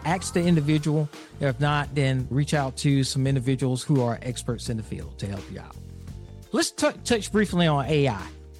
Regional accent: Alabama, United States; I'm from Alabama.

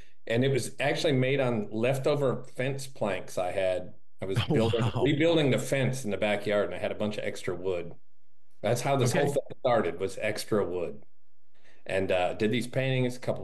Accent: Michigan, United States; I mean, I grew up in Northern Michigan, but my dad was a teacher and also an antique dealer.

